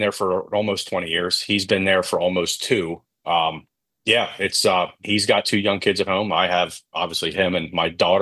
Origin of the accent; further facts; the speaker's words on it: Pennsylvania, United States; I was born in Central Pennsylvania, lived here all my life, graduated high school